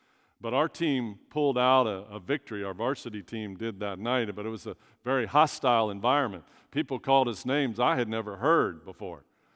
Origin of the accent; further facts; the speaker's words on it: Alabama, United States; I didn't really understand that in junior high, growing up in Alabama.